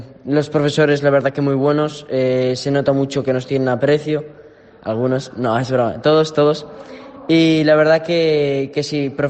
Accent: Ponteareas, Galicia, Spain; tengo 15 años y soy de Pontareas.

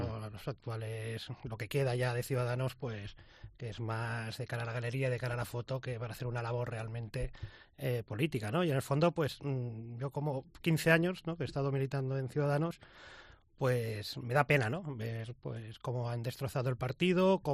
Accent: Catalonia, Spain; A mí me recuerda, como catalán, lo que está pasando en la Comunidad Valenciana

